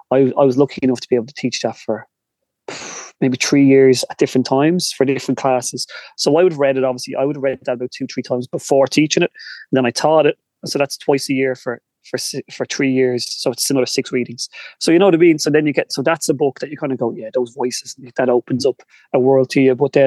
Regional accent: Balbriggan, Leinster, Ireland; now in Skerries, Ireland; like I live in Skerries, I grew up in Balbriggan. There are different feelings. There's only 5 kilometres away from the difference.

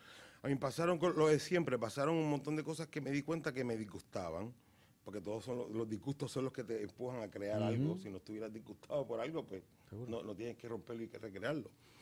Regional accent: Puerto Rico; yo... venía de un bilingüismo y un biculturalismo como el puertorriqueño.

